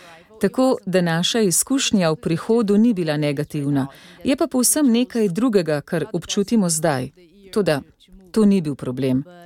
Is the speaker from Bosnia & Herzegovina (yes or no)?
no; São Paulo, Brazil; Slovenian is a second language; now in Slovenia; odkoder prihajam, prihajam iz São Paula, se temperatura po zimi na najhladnejše dni spusti do 5 stopinj Celzija.